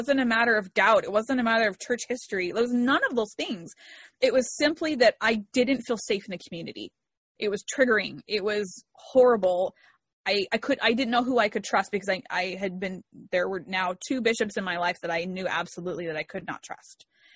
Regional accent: Arizona, United States; also born or lived in Washington; move everything I had from Washington State back to where I grew up in Arizona, and my parents didn't live there, I was just done. I had to go back where I knew was home for me.

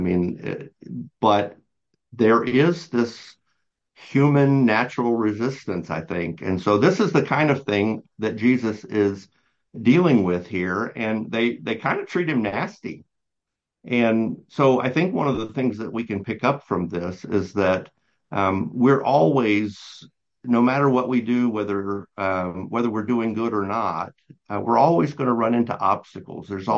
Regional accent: Southeast, United States; because for a long time growing up in the area where I grew up, I grew up in the Southeast, as we've talked about before. And so this idea of honoring your elders is really important.

